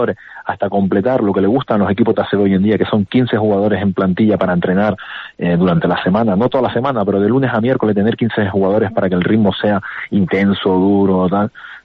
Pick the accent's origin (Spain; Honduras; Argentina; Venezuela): Spain; Canary Islands; soy Gran Canario